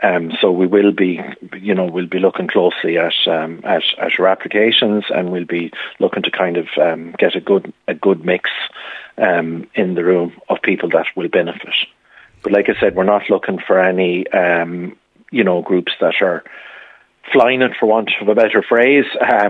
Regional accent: Connacht, Ireland; I'm from Galway myself, and it's a big county and it's very rural

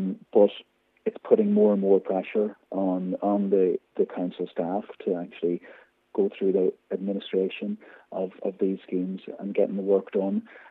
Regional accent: Ballyshannon, County Donegal, Ireland; in my hometown of Ballyshannon, the physical nature of the building, of the streetscape.

